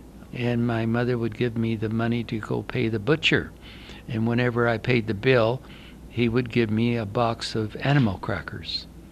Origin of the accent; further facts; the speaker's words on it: Portland, Oregon, United States; born there; And I was born on August 24th, 1923 in Portland, Oregon. And I lived most of my life on Beach in Vancouver on the corner, one block from the Wonder Bakery.